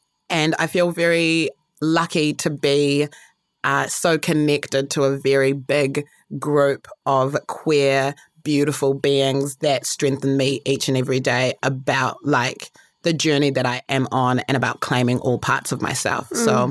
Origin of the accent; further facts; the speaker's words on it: Harare, Zimbabwe; born there; moved away; I was born in Zimbabwe, Harare, proud Zimbabwean.